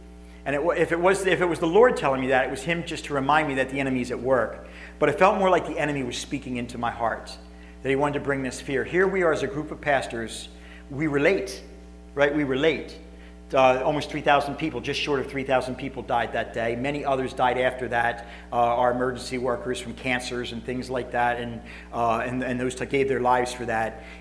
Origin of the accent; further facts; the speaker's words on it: United States; America's great. I love being an American. I love this country.